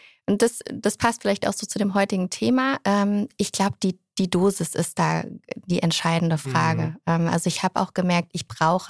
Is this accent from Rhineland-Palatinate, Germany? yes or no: yes; Rhineland-Palatinate, Germany; also meine Heimat ist ja der Westerwald